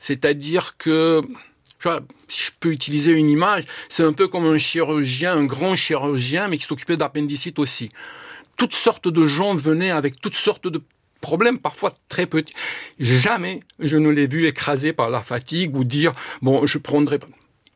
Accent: Romania; moved away as an adult; now in France; Moi, quand je suis parti en 1980, quand j'ai quitté la Roumanie, j'ai eu un problème, un débat. Je savais que je n'allais pas rentrer. Je savais que j'allais demander la protection des autorités françaises. J'allais devenir réfugié politique.

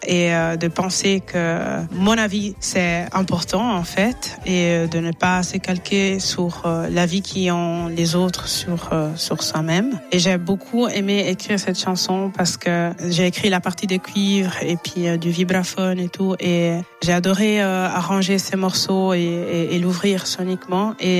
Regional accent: Italy; also born or lived in England; now in Switzerland; je suis née en Italie, j'ai toujours vécu en Italie avant d'aller en Angleterre et puis de venir en Suisse. Et récemment, j'ai commencé à sentir une espèce de manque vis-à-vis de mes origines nigérianes

